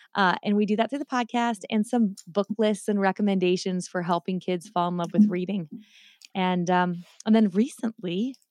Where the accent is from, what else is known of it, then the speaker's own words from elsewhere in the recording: Spokane, Washington, United States; Spokane, right on the Idaho border.